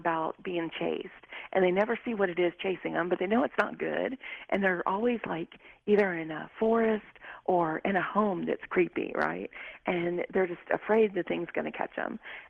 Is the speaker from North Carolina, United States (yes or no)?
no; Louisiana, United States; And I'm from Louisiana, so that dream was very potent and powerful for me because my roots are there. That's where I grew up.